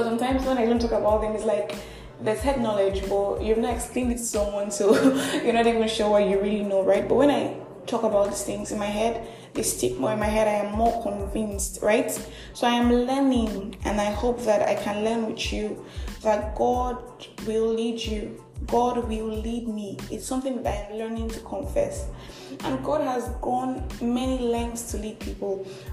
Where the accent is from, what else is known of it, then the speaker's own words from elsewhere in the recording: Nigeria; I'm that Nigerian Christian Doholic